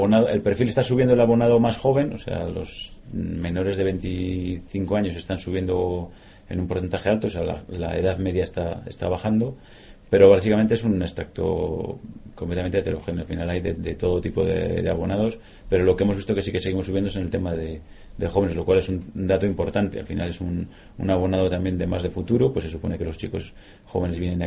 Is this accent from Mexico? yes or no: no; Valladolid, Castile and León, Spain; Primero como vallisoletanos, porque como vallisoletano que somos la mayoría, pues nos gustaba tener en nuestra ciudad una actividad como los Juegos Olímpicos.